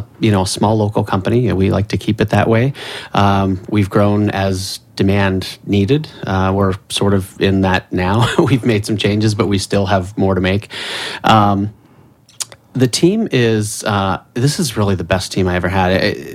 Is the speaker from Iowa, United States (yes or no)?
yes; Iowa, United States; I grew up in the Midwest, so I was around a lot of bugs and such in the cornfields of Iowa